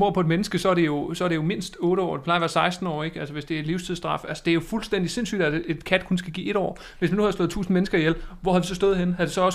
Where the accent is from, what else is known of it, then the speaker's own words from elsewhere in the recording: Viborg, Central Denmark Region, Denmark; Altså jeg kommer fra Viborg, og der har vi altid gjort det